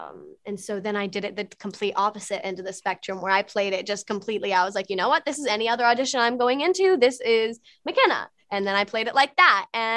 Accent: Texas, United States; I'm from Texas, Southern manners.

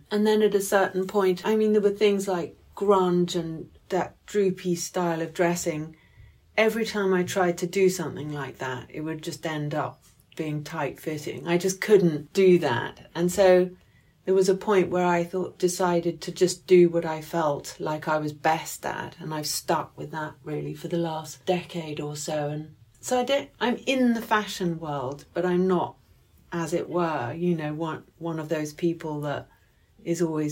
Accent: England, United Kingdom; especially as us English, we just expect everyone to speak English.

